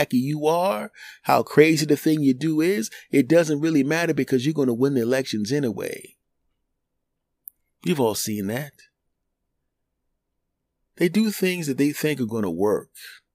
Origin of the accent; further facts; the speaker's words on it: United States; Now the country has, in my home country, 330, 340 million people.